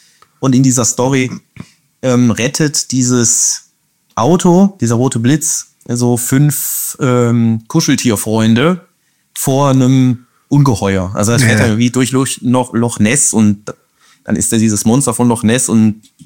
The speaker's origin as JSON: {"language": "German", "town": "Moers", "region": "North Rhine-Westphalia", "country": "Germany", "lives_now": "Duisburg, Germany", "said": "also ich wohne jetzt in Duisburg, aber ich komme eigentlich aus Moers"}